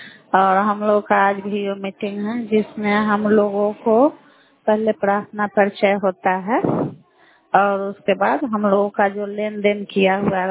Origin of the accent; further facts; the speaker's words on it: India; मैं घटारो पंचायत की रहने वाली हूँ।